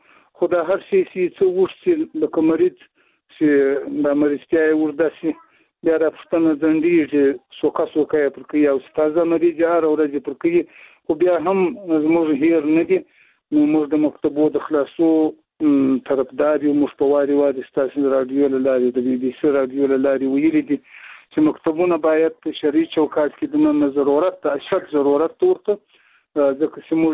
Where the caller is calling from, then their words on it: Zabul, Afghanistan; د زابل ولایت شاجیل ولسوالۍ سره په اړیکه کیم.